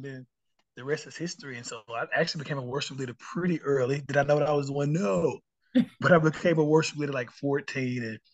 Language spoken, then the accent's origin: English; Charlotte, North Carolina, United States; I'm from Charlotte, you know.